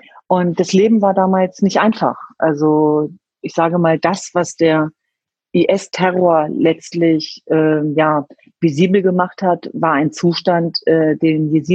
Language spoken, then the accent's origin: German; Hanover, Lower Saxony, Germany; Also ich bin in Hannover-Linden sozusagen aufgewachsen. Ich bin geboren in der Landesfrauenklinik in der Nordstadt. Und ich bin Gott froh, dass ich in Hannover zur Welt kommen durfte